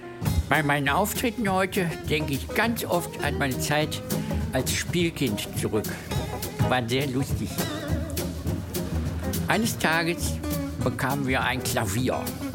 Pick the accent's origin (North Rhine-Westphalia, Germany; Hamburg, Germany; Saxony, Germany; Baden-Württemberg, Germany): North Rhine-Westphalia, Germany; Mülheim an der Ruhr; born there; Ich bin geboren 1955 in Mülheim an der Ruhr, im Ruhrgebiet. Eine Kleinstadt.